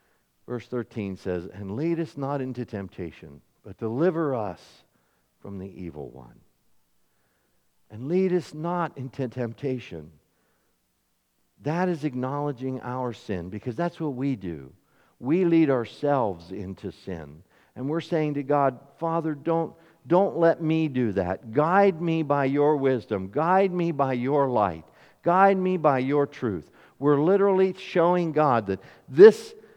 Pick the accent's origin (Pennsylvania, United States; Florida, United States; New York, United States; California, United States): Pennsylvania, United States; Glen Rock; from Glen Rock, Pennsylvania.